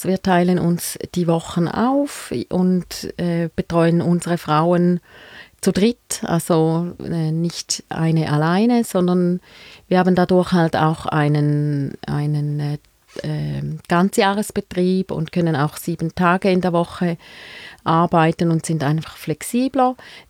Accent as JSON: {"language": "German", "town": "Frauenfeld", "region": "Thurgau", "country": "Switzerland", "said": "Ich komme aus Frauenfeld und ich habe 2 Kinder, 5 und 7 Jahre alt."}